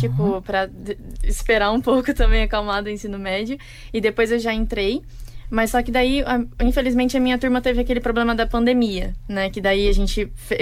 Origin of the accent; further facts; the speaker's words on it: Londrina, Paraná, Brazil; Sou de Londrina.